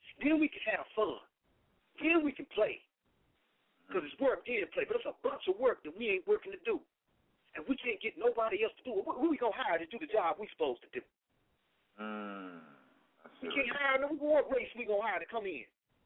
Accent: Garland, Texas, United States; also born or lived in Dallas; And I'm from Gall, and I was born in in Dallas and raised in Garland

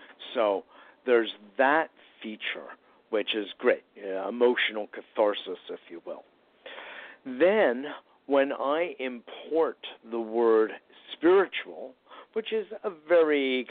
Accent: Westport, Connecticut, United States; also born or lived in Forest Hills; I'm originally from Forest Hills, although I grew up in Southern Connecticut and Westport, Connecticut

